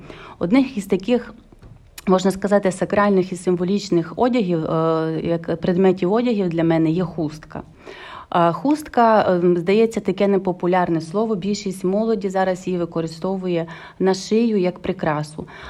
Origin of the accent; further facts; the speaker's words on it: Uzhhorod, Zakarpattia Oblast, Ukraine; Я з родом з Західної України, із найзахіднішої точки Ужгород, місто Ужгород, яке знаходиться на стику чотирьох кордонів з європейськими державами.